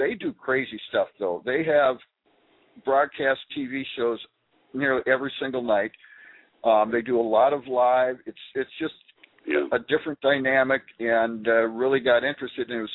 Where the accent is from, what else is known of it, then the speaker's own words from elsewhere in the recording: Australia; I am an Australian person.